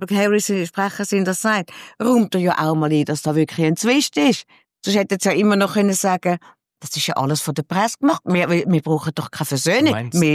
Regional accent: Glarus, Switzerland; Also ich bin ja auch Glarner.

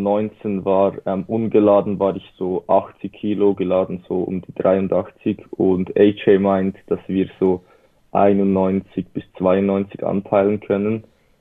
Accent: Switzerland; Wie man vielleicht unschlecht hört, bin ich aus der Schweiz. Ich bin 20 Jahre alt

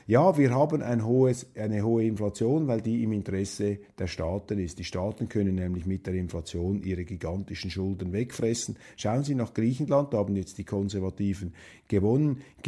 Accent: Switzerland; Also ich finde das als Schweizer einen ungeheuerlichen Satz

